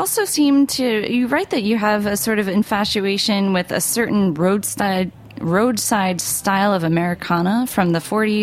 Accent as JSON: {"language": "English", "region": "New York", "country": "United States", "also_born_or_lived": "New Jersey", "said": "I should preface this conversation by saying that I am from New York and New Jersey"}